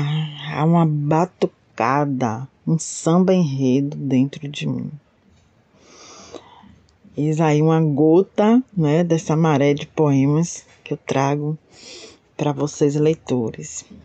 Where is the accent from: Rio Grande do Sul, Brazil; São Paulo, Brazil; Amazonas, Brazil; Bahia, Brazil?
Bahia, Brazil; Feira de Santana; born there; now in Salvador, Brazil; nasci em Feira de Santana, Bahia, mas resido em Salvador já há uns 25 anos. E aí eu fico, né, com o coração dividido entre Feira de Santana e Salvador.